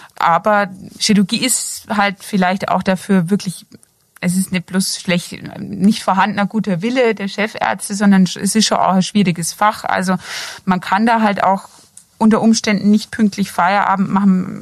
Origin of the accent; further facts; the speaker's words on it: Bavaria, Germany; Also ich komme nicht gebürtig aus Franken, ich komme aus dem Bayerischen Wald, bin aber quasi durch Studium nach Würzburg gekommen.